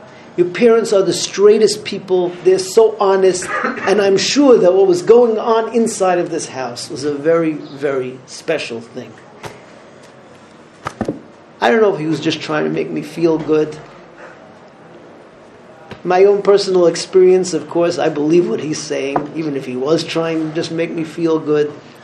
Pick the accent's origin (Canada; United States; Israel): Israel; I'm from Eretz Yisrael, and you're living in my house.